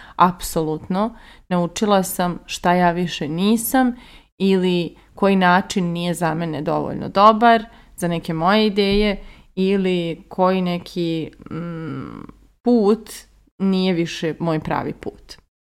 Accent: Banja Luka, Republika Srpska, Bosnia & Herzegovina; also born or lived in Kosovo / Sarajevo; now in Belgrade, Serbia; još kao dijete sam živjela na Kosovu, pa u okolini Sarajeva, pa smo se preselili u Banja Luku, pa smo u Banja Luci se selili ne znam koliko puta, pa sam živjela tu i u podrumu

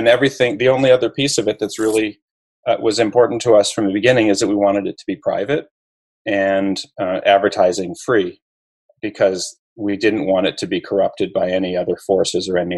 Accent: Minnesota, United States; moved away as an adult; the crux of it is that I grew up in Minnesota and have most since college lived somewhere else. So I go back to visit my family

